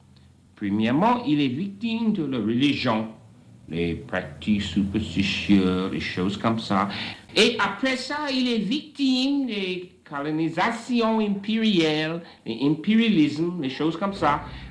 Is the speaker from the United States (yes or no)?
yes; United States; French is a second language; parce que je ne suis pas Africain culturellement, je suis Américai